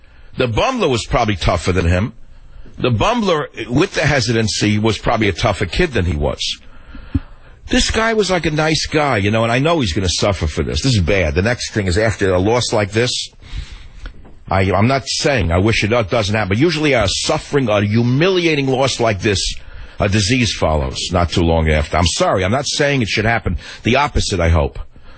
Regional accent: The Bronx, New York, United States; Let me say Melania. I'm from the Bronx. Melania. I'm not from Hungary.

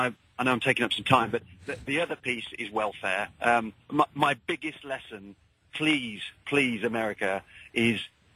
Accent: United Kingdom; now in United States; I'm a British military officer who's been working over here for the last 18 months in the Pentagon.

